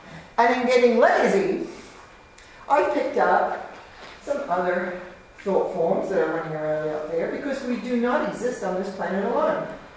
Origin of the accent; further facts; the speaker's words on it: New Zealand; Now, my parents, I'm from New Zealand, if you didn't know already, my parents did all their courting on horseback.